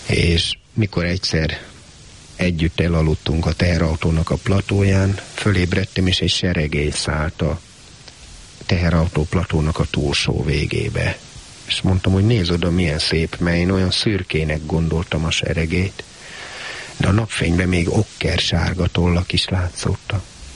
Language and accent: Hungarian; Budapest, Hungary; Mert én Pesten nőttem föl, és pontosan tudom, mi a hiány.